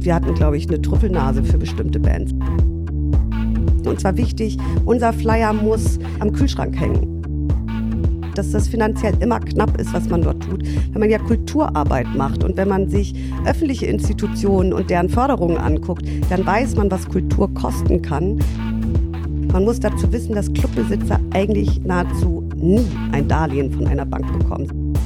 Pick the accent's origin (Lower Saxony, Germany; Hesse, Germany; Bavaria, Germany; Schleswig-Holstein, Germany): Schleswig-Holstein, Germany; Lütjenburg; now in Hamburg, Germany; Nee, ich komme aus Lütjenburg, das ist ein kleiner Ort an der Ostseeküste in Schleswig-Holstein.